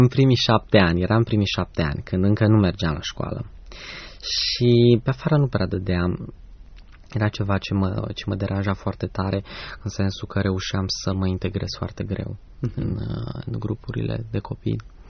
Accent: Brașov, Brașov County, Romania; also born or lived in Câmpulung; sunt din Brașov, m-am născut la Câmpul Lung, cât timp mama era în delegație și lucra pentru ARO Câmpul Lung.

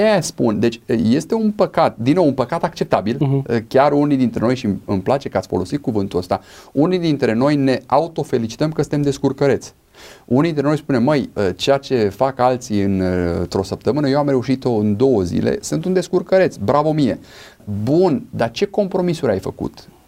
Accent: Oradea, Bihor County, Romania; Eu sunt foarte mândru de orașul meu natal, de Oradea, care este un exemplu

